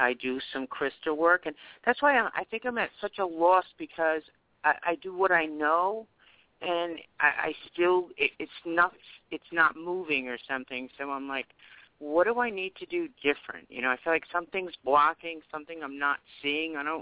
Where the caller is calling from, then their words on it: Rhode Island, United States; In Rhode Island.